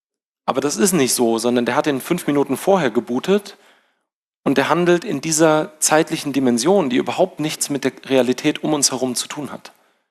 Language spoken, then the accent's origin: German; Hesse, Germany; Ich bin groß geworden, hatte ich ja gesagt, da auf dem Land irgendwo in Hessen, in einem Ort mit 3.500 Einwohnern.